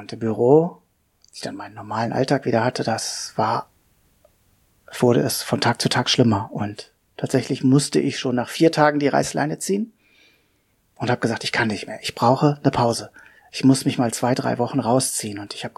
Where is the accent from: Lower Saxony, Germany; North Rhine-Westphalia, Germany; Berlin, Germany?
Lower Saxony, Germany; Hanover; ich bin 46 Jahre alt, ich komme aus Hannover.